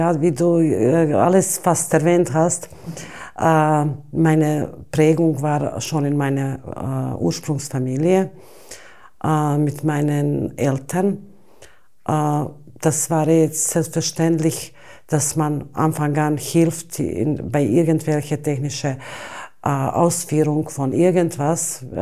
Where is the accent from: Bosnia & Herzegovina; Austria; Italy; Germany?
Bosnia & Herzegovina; Mostar, Federation of Bosnia and Herzegovina; born there; German is a second language; Und habe dann in Mostar, Stadt, wo ich geboren bin, heißt Mostar, mit sehr, sehr großer industrieller Touch und sehr viele Firmen